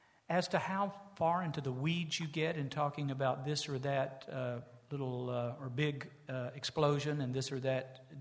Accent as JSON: {"language": "English", "region": "the South", "country": "United States", "said": "again, I'm a Southerner."}